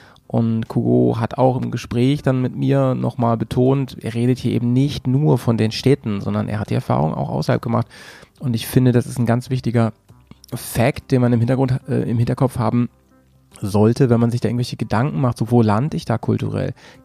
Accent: Northern Germany, Germany; ich kann vor allem natürlich immer nur so über Norden, hier über meine Heimat sprechen

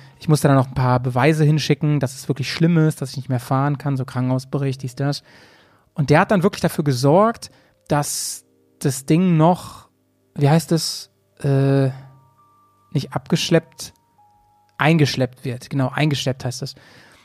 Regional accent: Bremen, Germany; Und der bringt es dann in meine Heimat hier nach Bremen.

